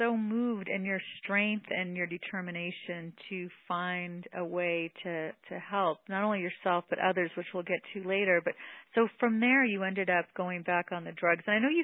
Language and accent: English; California, United States; now in Boston, United States; It's funny, because I'm from California, and I've been here on the East Coast in the Boston area for 10 years